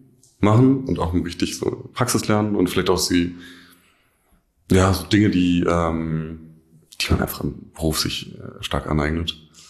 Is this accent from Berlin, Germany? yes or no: yes; Berlin, Germany; Ich komme ursprünglich aus Berlin.